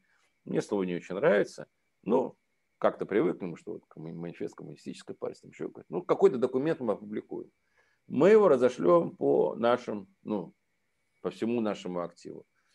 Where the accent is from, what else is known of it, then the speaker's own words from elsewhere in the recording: Dagestan, Russia; Прошу газифицировать этот район, откуда я родом, Рутульский район.